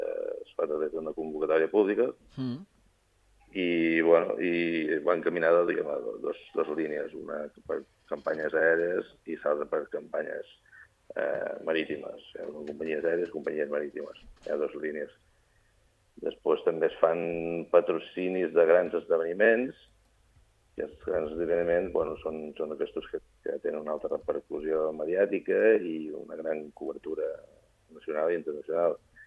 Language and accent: Catalan; Formentera, Balearic Islands, Spain; now in Mallorca, Spain; jo som de Formentera, ara visc a Mallorca entre setmana, el cap de setmana he d'anar a Barcelona perquè la meva dona i el meu fill viuen a Barcelona.